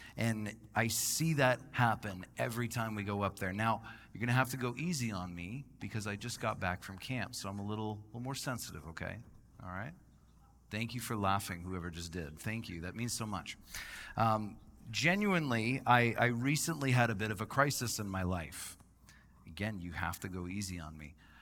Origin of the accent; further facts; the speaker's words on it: Canada; moved away as an adult; now in Visalia, United States; I immigrated from Canada in 2019 to marry my wife. And when I moved here, I had to live with my sponsor.